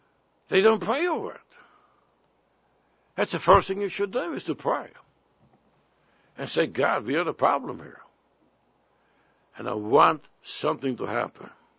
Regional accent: Sweden; born there; English is a second language; I was born in Sweden. I was born in 1939.

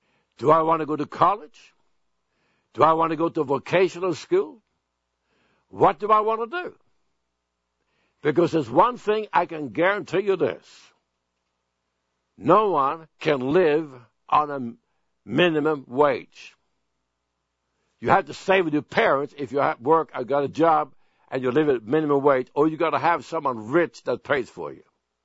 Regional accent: Sweden; something that happened in my hometown in Sweden before I was born.

